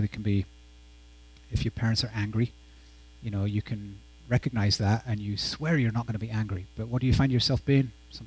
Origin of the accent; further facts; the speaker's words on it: England, United Kingdom; I grew up in England